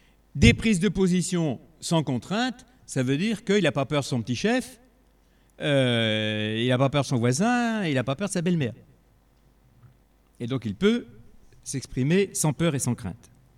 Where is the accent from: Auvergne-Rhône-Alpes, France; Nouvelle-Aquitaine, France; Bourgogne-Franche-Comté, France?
Auvergne-Rhône-Alpes, France; Lyon; Je suis vieux, mais je ne dirais pas « cette pièce est réservée aux vieux ». Je suis lyonnais